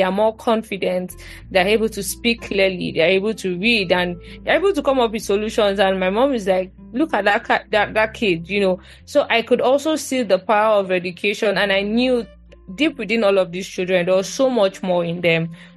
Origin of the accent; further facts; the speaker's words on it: Ikorodu, Lagos, Nigeria; I grew up in Ikorodu, and I remember, I mean, Ikorodu, they don't count us as part of Lagos.